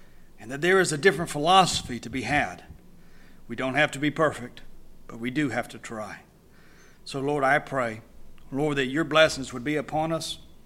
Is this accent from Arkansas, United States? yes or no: no; Alabama, United States; I was not raised in North Carolina. I was raised in Alabama.